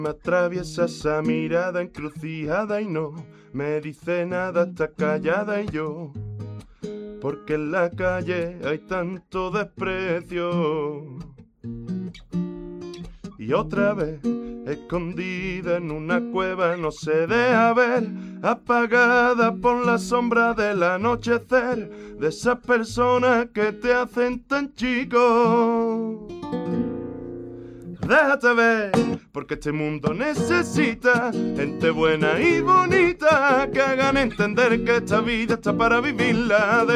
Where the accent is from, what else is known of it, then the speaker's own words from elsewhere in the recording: Andalusia, Spain; somos todos de, bueno, tres somos de Ardales y tres de Carratraca.